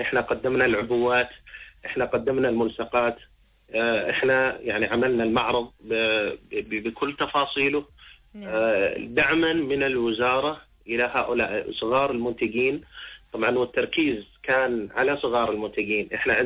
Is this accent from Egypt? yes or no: no; Oman; أكيد طبعا إحنا كمجتمع عماني.